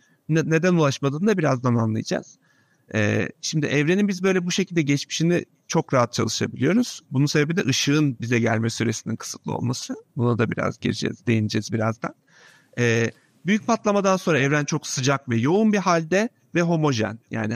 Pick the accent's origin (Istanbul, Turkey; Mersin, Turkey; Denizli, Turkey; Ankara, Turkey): Denizli, Turkey; ben Denizli'de büyüdüm çocukken.